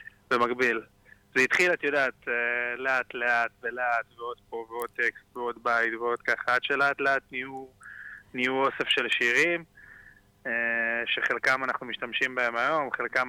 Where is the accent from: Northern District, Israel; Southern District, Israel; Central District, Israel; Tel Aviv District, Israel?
Southern District, Israel; Ashdod; אני גדלתי באשדוד.